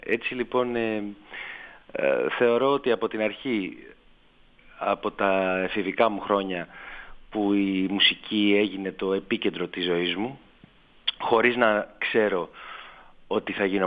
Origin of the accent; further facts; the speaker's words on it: Korydallos, Attica, Greece; και εγώ επειδή μεγάλωσα στον Κορυδαλό, έτσι βρέθηκα σε επαφή με τη σχολή αυτή